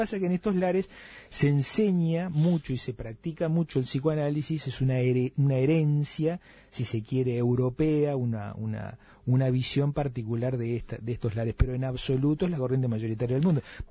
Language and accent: Spanish; Uruguay; tan conservadores somos los uruguayos.